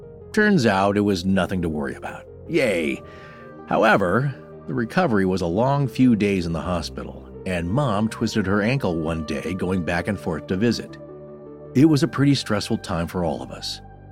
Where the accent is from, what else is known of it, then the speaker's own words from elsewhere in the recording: Indianapolis, Indiana, United States; So, back in the early 80s, growing up in Indianapolis, I was in fifth grade